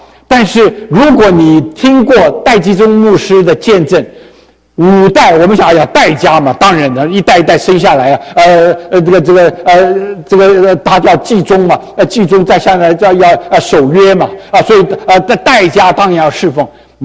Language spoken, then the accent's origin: Chinese; United States; 我们美国人现在越来越少人做这件事。